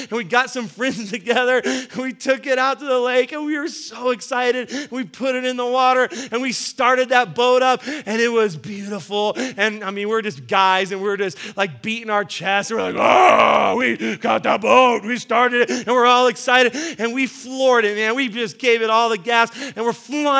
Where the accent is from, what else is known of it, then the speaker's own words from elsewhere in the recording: Albuquerque, New Mexico, United States; I grew up here in Albuquerque, and so there's not very many lakes nearby.